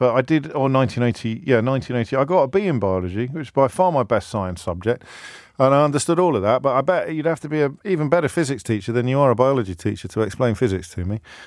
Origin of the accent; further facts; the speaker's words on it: Kidderminster, West Midlands, United Kingdom; You know I'm from Kidderminster.